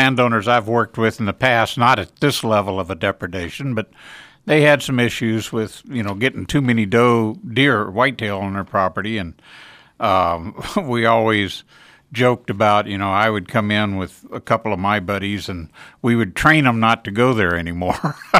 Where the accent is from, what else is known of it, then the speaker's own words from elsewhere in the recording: Texas, United States; I grew up in South Texas hunting deer